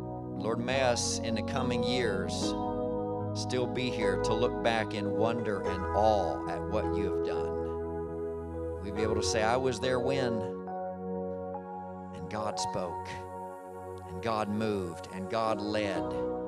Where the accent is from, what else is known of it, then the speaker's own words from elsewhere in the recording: Indiana, United States; I was raised in Indiana and he was in Florida, and I was never close to him.